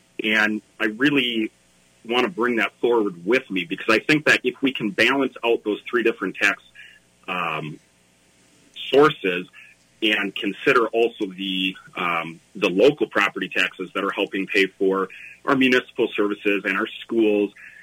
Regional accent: Apple Valley, Minnesota, United States; I was born in Burnsville, actually, and grew up in Apple Valley. My wife and I decided to settle back to Burnsville in 2011.

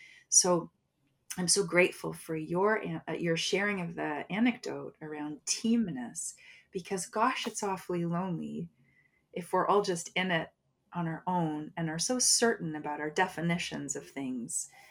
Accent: Toronto, Ontario, Canada; And so here I am, born and raised in Toronto, Canada, North America.

